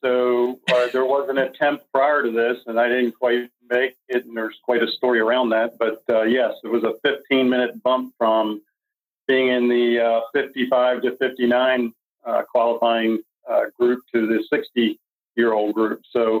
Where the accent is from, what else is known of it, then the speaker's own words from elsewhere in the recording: Catonsville, Maryland, United States; Was born and raised in Catonsville, Maryland. And I'm currently still living in Catonsville, Maryland.